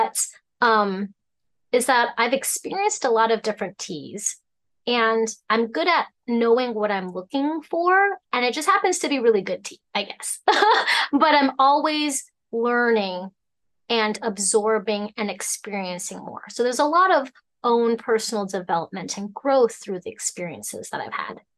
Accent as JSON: {"language": "English", "region": "Alaska", "country": "United States", "tie": "born or raised there", "said": "growing up in Alaska who didn't fit in my regular extended family, who mostly now lives in Southern California, because I was just so different culturally."}